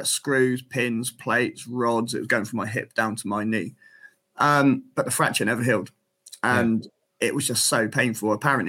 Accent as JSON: {"language": "English", "town": "Frome", "region": "South West England", "country": "United Kingdom", "tie": "born or raised there", "said": "I started playing cricket when I was six, back in my hometown club called Froome Town Cricket Club in Somerset."}